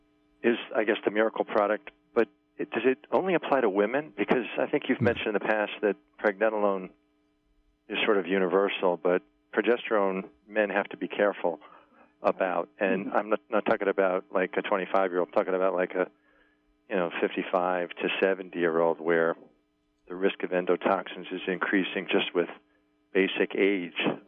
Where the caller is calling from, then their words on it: New York, United States; from New York.